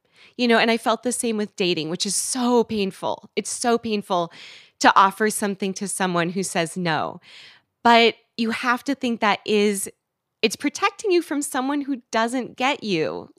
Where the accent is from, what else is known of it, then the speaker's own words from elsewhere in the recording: West Coast, United States; I'm from the West Coast. Like, D.C. was not even, that is like not the place I thought I was going to end up.